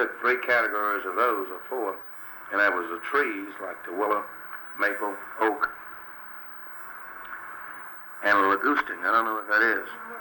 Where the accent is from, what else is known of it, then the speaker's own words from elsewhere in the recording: Texas, United States; born there; Well, I was born in Texas, and that's in South Texas. I guess you would say more south central. But I didn't live that long.